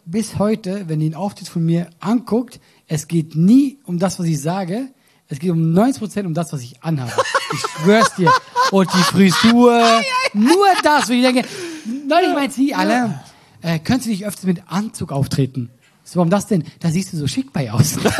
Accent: Switzerland; ich bin ja Schweizer.

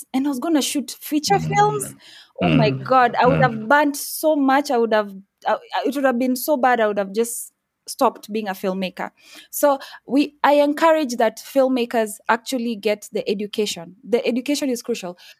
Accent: Kenya; I would love us to, as Kenyan filmmakers, to up our game to actually a level that people can watch a Kenyan movie

